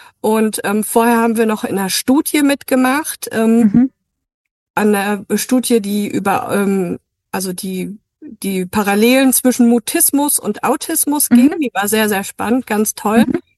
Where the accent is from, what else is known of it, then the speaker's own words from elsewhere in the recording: Hesse, Germany; Wir kommen aus Hessen.